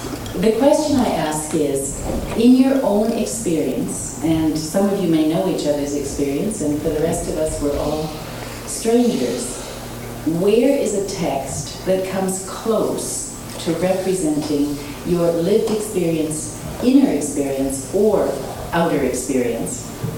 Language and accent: English; Seattle, Washington, United States; I was brought up in the Lutheran tradition in Seattle.